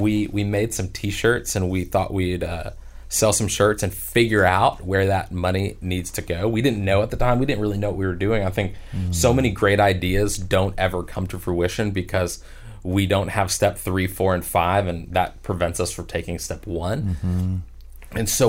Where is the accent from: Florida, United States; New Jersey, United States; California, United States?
Florida, United States; And I grew up in South Florida, so hurricanes were like a fact of life.